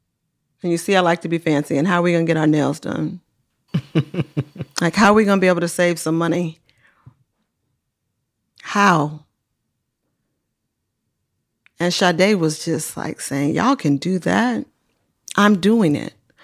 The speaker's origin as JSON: {"language": "English", "town": "Oakland", "region": "California", "country": "United States", "said": "I'm not a Detroit scholar. I come from Oakland."}